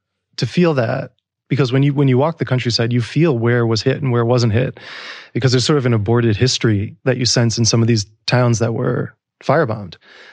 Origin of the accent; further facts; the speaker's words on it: Connecticut, United States; moved away as an adult; I grew up in basically a post-industrial American town.